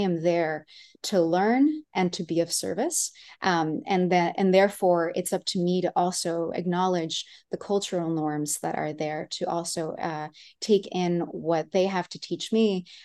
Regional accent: Monterrey, Nuevo León, Mexico; moved away; I'm from Monterrey, Nuevo León in Mexico originally. So I was born and raised there. It's northeast of the country. My family's from Mexico City.

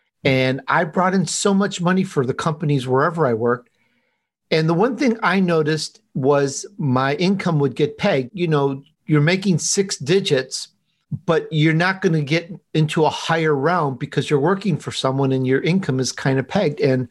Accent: Chicago, Illinois, United States; also born or lived in Sicily, Italy; now in Los Angeles, United States; I really am Italian, by the way. I was born in Sicily, Italy. I grew up in Chicago, but sometimes my Chicago comes out. And I've been in Los Angeles pretty much most of my adult life.

